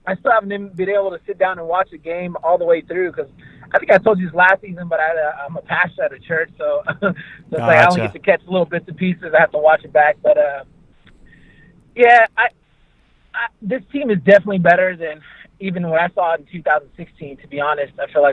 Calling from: Fresno, California, United States; from Fresno, Fresno, California.

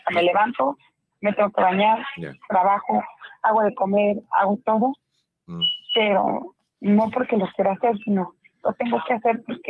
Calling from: Fountain Valley, California, United States; De Fountain Valley, California.

